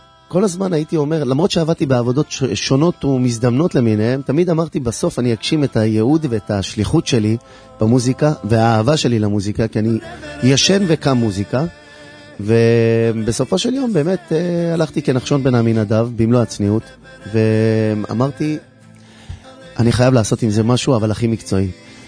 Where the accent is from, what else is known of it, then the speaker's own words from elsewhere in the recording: Bnei Brak, Tel Aviv District, Israel; גדלתי בבני ברק, אתה יודע, ואני מכיר את היידיש ככה מקטנות